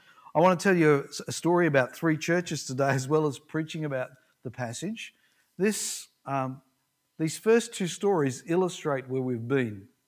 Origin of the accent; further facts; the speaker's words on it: Ridgley, Tasmania, Australia; in my hometown of Ridgely in Tasmania, which was a town of 300 people when I was growing up